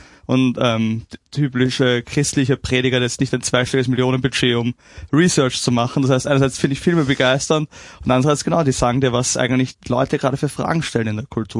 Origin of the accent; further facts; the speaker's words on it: Vienna, Austria; Ja, ich bin waschechter Wiener, sage ich immer.